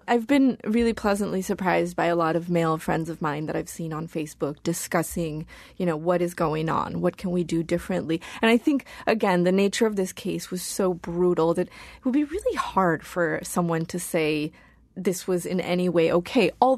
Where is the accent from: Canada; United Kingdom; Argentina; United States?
Argentina; I'm from Argentina.